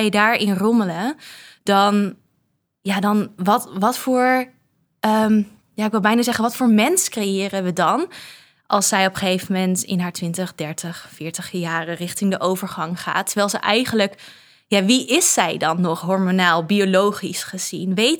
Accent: Netherlands; En ik ben in Nederland opgegroeid. Ik heb Nederlands onderwijs gehad.

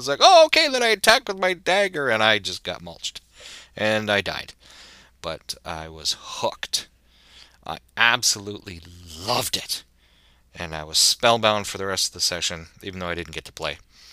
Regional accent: Toronto, Ontario, Canada; I grew up in Scarborough in Toronto, which is a very diverse area of the city.

